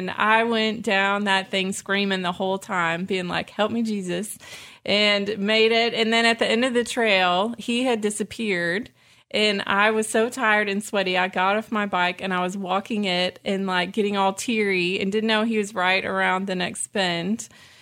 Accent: Houston, Texas, United States; I grew up in Houston, where the roads are very flat, and bike rides involved my 10-speed pink Schwinn.

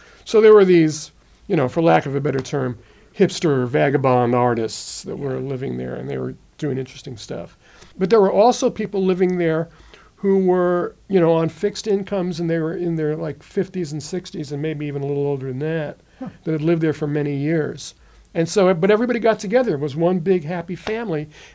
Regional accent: New York, United States; you know, I grew up in the New York area.

